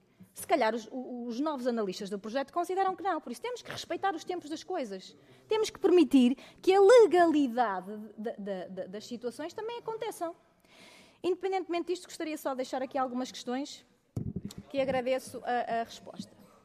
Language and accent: Portuguese; Amarante, Porto, Portugal; E eu quero esta linha, conforme o estudo e o projeto, que vá até à minha terra. Porque a ir até à minha terra não favorece só os amarantinos, favorece toda a gente daquela região.